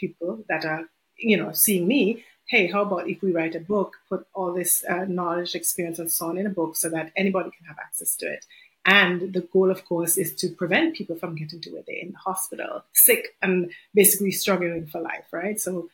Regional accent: Antigua & Barbuda; moved away as an adult; now in Mississippi, United States; So basically, I came here to Mississippi from Antigua in 2013

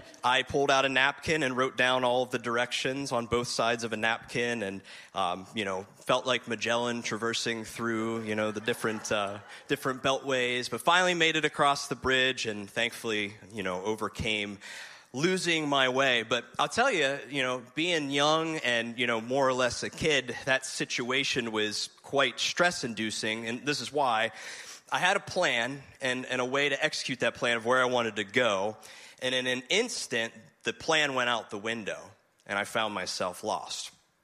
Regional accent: Pittsburgh, Pennsylvania, United States; I was dating my wife, who is from here on the Eastern Shore, but I'm a transplant here. So I was from Pittsburgh.

